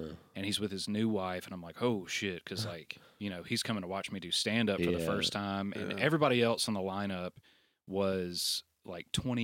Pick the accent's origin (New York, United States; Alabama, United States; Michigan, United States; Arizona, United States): Alabama, United States; Wetumpka; Well, I grew up in Wetumpka, Alabama, which is about an hour and a half outside of there.